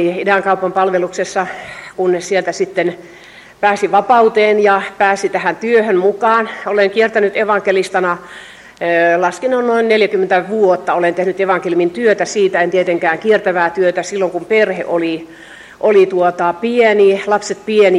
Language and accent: Finnish; Jyväskylä, Central Finland, Finland; olen kotoisin Keski-Suomesta, mikä myöskin varmaan kuuluu aksentista, sieltä Savon liepeistä, sieltä naapurimaakunnasta. Ja olen syntyisin Jyväskylässä, siellä kouluni käynyt ja sitten avioitunut ja lähtenyt miehen matkassa muolimaa kiertelemään.